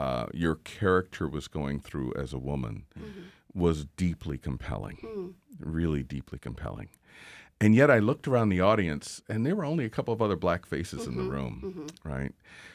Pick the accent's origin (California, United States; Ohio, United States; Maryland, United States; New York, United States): Maryland, United States; Baltimore; in the neighborhood I grew up in Baltimore, Maryland.